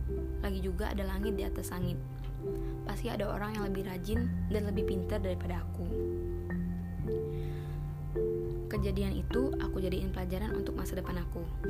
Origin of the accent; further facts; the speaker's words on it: Palembang, South Sumatra, Indonesia; born there; Aku lahir di Palembang tanggal 28 April 2001. Umur aku sekarang 19 tahun.